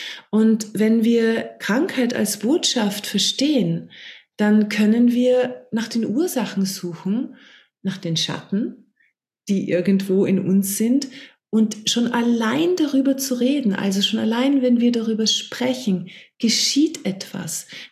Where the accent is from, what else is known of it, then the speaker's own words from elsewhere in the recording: Austria; Ich bin vor 2 Wochen in meine alte Heimat Österreich zurückgezogen.